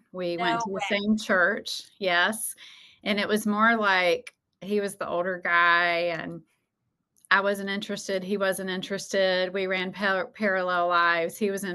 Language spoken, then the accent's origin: English; High Point, North Carolina, United States; High Point, North Carolina. I wasn't born here, but raised here.